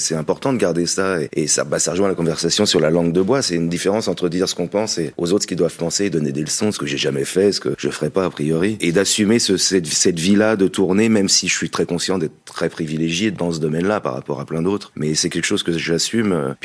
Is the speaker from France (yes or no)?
yes; Île-de-France, France; Moi, je suis banlieusard, puis je suis vraiment banlieusard viscéralement. Je viens de l'Essonne.